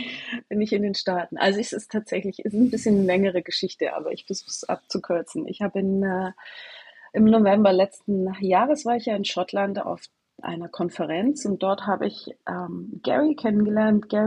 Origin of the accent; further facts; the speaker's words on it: Kempten, Bavaria, Germany; now in United States; ein kleiner Ort, also eine kleine Stadt, so groß wie Kempten, sage ich immer, weil das so ein bisschen mein Heimatort ist.